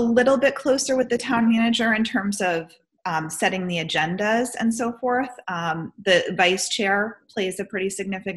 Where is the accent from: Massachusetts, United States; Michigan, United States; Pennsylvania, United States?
Massachusetts, United States; Nantucket; also born or lived in Hingham; My family moved to Nantucket in 1978. I was 3 years old, and I was born in Hingham, Massachusetts.